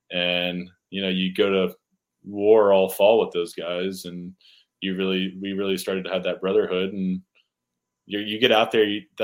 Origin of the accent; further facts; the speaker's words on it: North Carolina, United States; born there; And I was born in North Carolina.